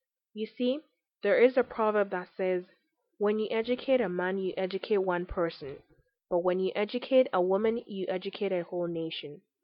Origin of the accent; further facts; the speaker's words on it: Accra, Greater Accra, Ghana; I was born and raised in Accra, Ghana. I come from a family of five, which includes my parents and two siblings.